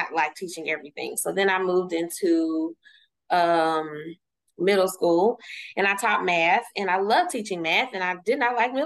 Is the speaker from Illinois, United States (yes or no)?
no; Dallas, Texas, United States; Well, I'm originally from Dallas, Texas, born and raised.